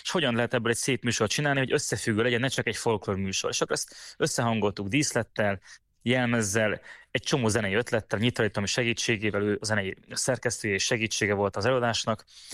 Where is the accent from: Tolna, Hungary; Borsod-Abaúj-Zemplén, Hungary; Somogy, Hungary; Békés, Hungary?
Békés, Hungary; Békéscsaba; also born or lived in Oradea; nagyon sokat töltöttem a gyerekkorom az életemet, tehát ott nevelkedtem föl, minden nyáron ott voltunk a nagyszülőknél, és nagyon sokat jártunk oda rokonokhoz, Békés Csabán éltünk, és hát rengeteget jártunk át.